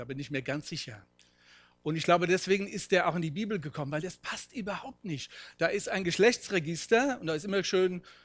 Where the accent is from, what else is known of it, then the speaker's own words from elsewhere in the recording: Spiesheim, Rhineland-Palatinate, Germany; Solange ich als Kind in Spießheim war, war die Welt in Ordnung. Später habe ich erfahren, es ist noch fast der Mittelpunkt von Rheinhessen, aber nicht ganz der Mittelpunkt der Welt.